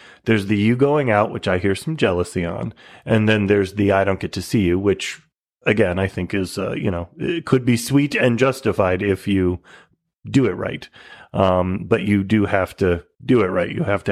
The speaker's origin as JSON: {"language": "English", "town": "Minneapolis", "region": "Minnesota", "country": "United States", "said": "from Minneapolis, and my situation is my situation is a pretty straightforward one."}